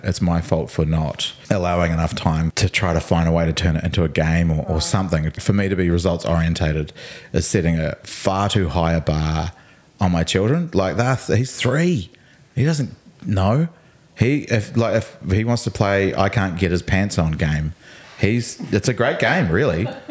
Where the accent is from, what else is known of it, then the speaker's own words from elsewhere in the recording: South Island, New Zealand; So Dad is Palangi, Mum is Tongan. We grew up in the South Island.